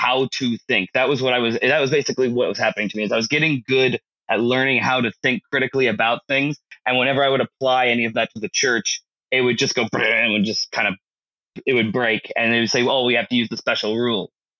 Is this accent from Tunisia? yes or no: no; Boise, Idaho, United States; born there; So I was born in Boise, Idaho. We were pretty Mormon.